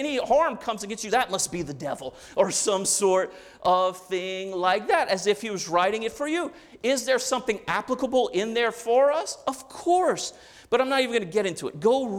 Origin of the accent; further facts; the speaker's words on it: Louisiana, United States; I'm from the South, I'm from Cajun country. You'll get used to my Cajun French words.